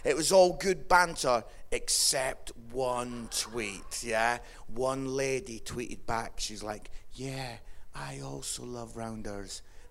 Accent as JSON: {"language": "English", "region": "Scotland", "country": "United Kingdom", "said": "England won at cricket, and I'm obviously Scottish, so I'm not interested in cricket at all."}